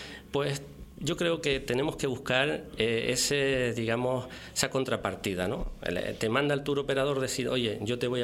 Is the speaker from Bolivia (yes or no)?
no; Puerto de la Cruz, Canary Islands, Spain; yo digo mi Puerto de la Cruz porque nací en el Puerto de la Cruz, he vivido, me he criado y pasé mi adolescencia, mis estudios en el Puerto de la Cruz